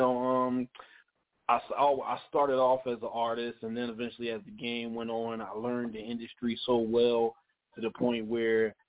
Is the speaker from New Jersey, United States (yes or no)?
yes; New Jersey, United States; It's your boy … You know, I'm from New Jersey and everything